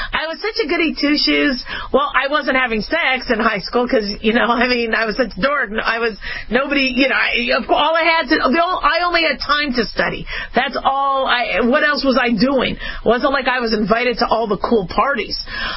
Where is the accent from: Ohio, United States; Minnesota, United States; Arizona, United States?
Arizona, United States; Phoenix; also born or lived in Las Vegas; See, because, you know, I grew up in Las Vegas, and I grew up in Phoenix. Phoenix before Vegas. And so, you know, my folks moved around a lot